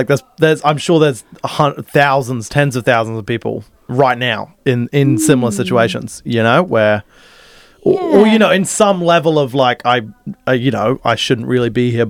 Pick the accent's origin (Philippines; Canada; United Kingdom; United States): United Kingdom; England; born there; Because I'm technically an immigrant to this country. I was born in England, right?